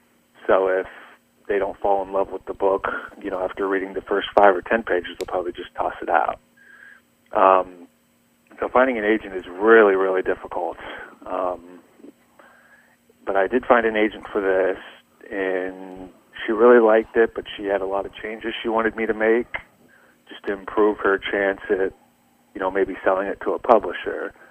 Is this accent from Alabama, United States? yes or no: no; Washington, Iowa, United States; Yeah, I grew up in Washington, Iowa, born and raised.